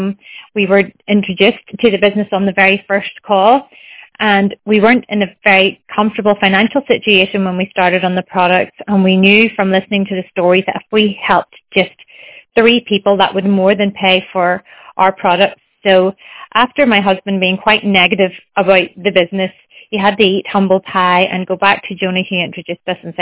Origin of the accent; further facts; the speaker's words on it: Northern Ireland, United Kingdom; I'm still … from Northern Ireland